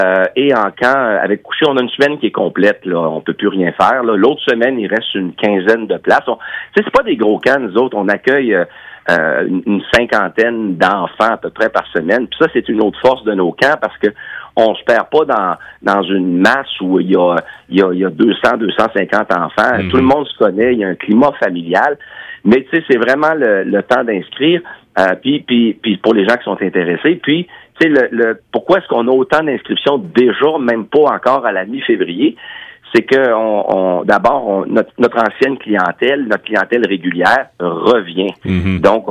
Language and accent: French; Sydney, Nova Scotia, Canada; born there; Moi-même, je viens d'une autre province. Je suis né à Sydney, en Nouvelle-Écosse. Donc, je parle très bien français parce que très jeune, j'ai appris les deux langues.